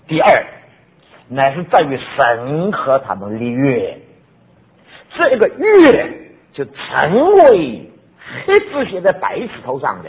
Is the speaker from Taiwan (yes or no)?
yes; Taiwan; 我们从台湾来的哈，